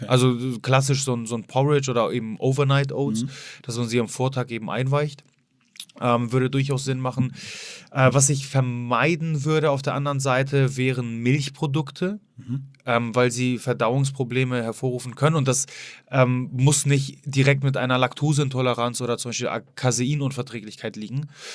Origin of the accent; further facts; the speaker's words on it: Poland; Genau, als Pole, du weißt du immer